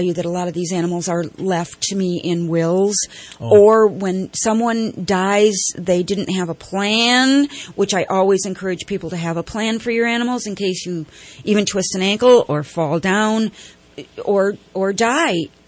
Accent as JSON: {"language": "English", "region": "Michigan", "country": "United States", "tie": "born or raised there", "said": "I was raised in Michigan by my grandparents on a farm and then became a nurse."}